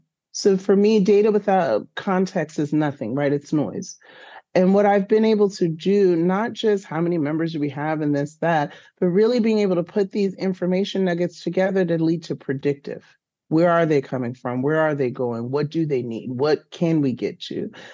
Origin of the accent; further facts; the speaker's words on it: Washington, District of Columbia, United States; now in Chicago, United States; And so I'm from Washington, D.C. originally. I'm in Chicago now.